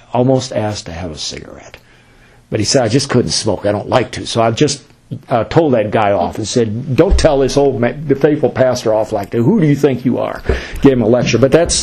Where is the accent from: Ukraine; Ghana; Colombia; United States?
United States; Indiana; I grew up in South Indiana. It was very strict down there.